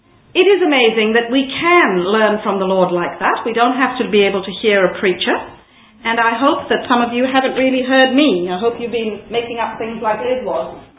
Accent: India; in a lot of places in India

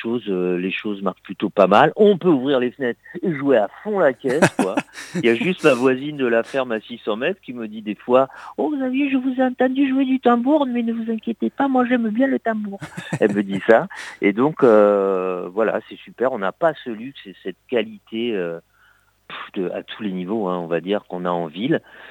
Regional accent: Paris, Île-de-France, France; même si moi je suis parisien

